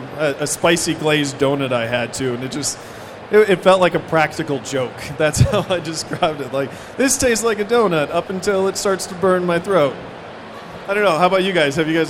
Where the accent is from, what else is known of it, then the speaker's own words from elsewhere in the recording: Madison, Wisconsin, United States; I'm originally from Madison